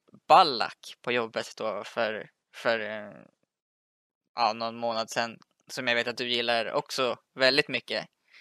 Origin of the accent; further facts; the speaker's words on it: Italy; Som italienare också, så håller han en extra plats i mitt hjärta.